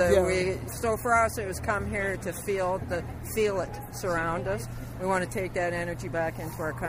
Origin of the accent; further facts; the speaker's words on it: Hamilton, Ontario, Canada; and I come from Hamilton, Ontario, Canada.